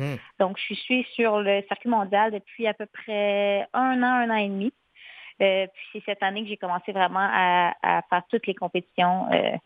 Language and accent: French; Saint-Sauveur, Quebec, Canada; En fait, moi, je viens de Saint-Sauveur. J'ai 20 ans.